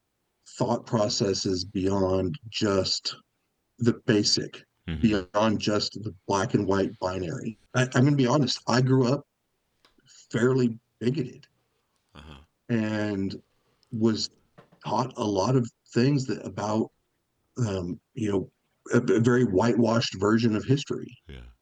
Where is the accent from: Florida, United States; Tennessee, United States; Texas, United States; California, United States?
Texas, United States; I was born in Texas, in West Texas, and then I moved to Central Texas as a child, and then I went back to West Texas for college. And then after that, I moved back to Central Texas and lived in Austin area for 20 years